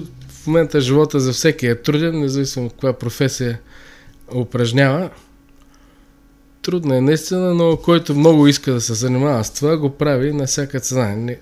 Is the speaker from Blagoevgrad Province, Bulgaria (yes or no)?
no; Dimitrovgrad, Haskovo Province, Bulgaria; Аз съм от Димитровград. Димитровград винаги е бил китарен град